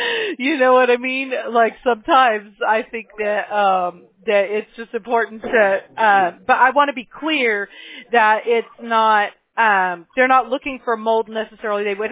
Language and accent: English; Mobile, Alabama, United States; born there; now in California, United States; I'm not. I'm in California, but I was born in Mobile, Alabama.